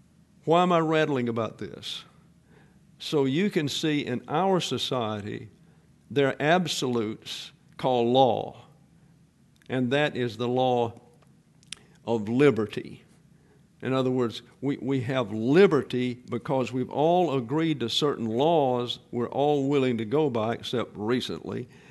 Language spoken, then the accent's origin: English; Southern US, United States; I'm just saying I don't understand it, because I'm from the South, and anything that has ice makes me nervous anyhow.